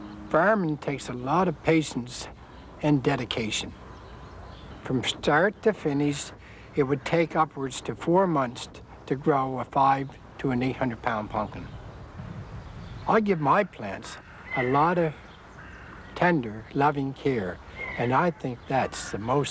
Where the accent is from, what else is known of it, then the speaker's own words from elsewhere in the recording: Windsor, Nova Scotia, Canada; from Windsor, Nova Scotia, where I've grown some of the world's largest pumpkins.